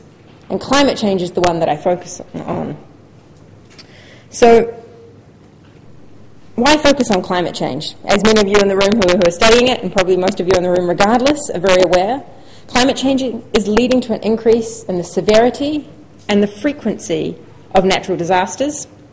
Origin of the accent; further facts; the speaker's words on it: New Zealand; moved away; I am a New Zealander. I don't know how strong my accent still is. I've been living away from New Zealand for some time now.